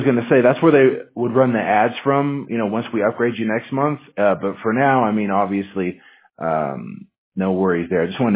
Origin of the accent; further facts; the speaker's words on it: Washington, United States; now in California, United States; I'm actually from Washington State, so I'm used to the cold.